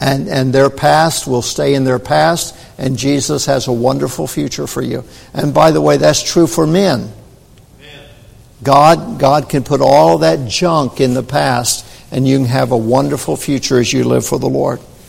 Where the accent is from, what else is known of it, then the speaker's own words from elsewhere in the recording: Southern United States, United States; I'm from the Bible Belt. I don't know anything about that.